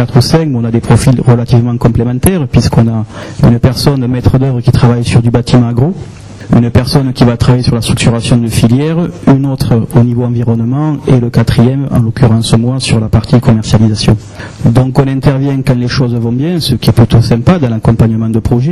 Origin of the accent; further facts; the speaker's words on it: Nice, Provence-Alpes-Côte d'Azur, France; Moi, je viens de Nice, des Alpes-Maritimes, et depuis que je suis en Bigorre, ça fait maintenant 6 mois